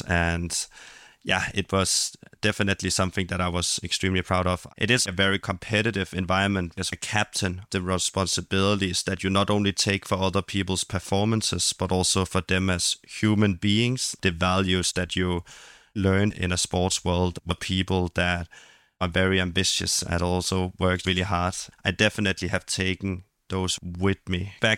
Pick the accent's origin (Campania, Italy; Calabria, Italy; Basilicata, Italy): Calabria, Italy; Vibo; I was born in 2001 in Vibo. Grew up with my dad in the military and my mom working as a nurse at the hospital.